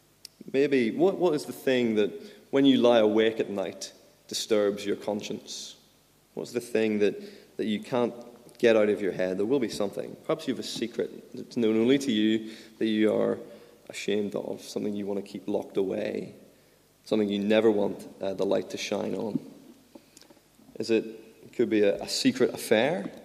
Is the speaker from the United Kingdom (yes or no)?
yes; Belfast, Northern Ireland, United Kingdom; I've never carried a petrol bomb, even though I'm from Belfast.